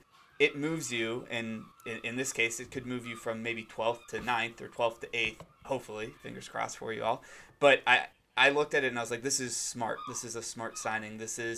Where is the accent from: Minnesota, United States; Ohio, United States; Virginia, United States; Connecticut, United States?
Ohio, United States; also born or lived in New York; I mentioned living in New York. I grew up in Ohio. I'm a Cleveland fan.